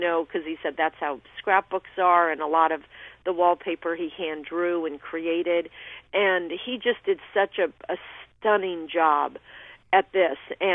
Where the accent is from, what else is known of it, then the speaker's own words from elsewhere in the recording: Aspen, Colorado, United States; I grew up in Aspen in the 70s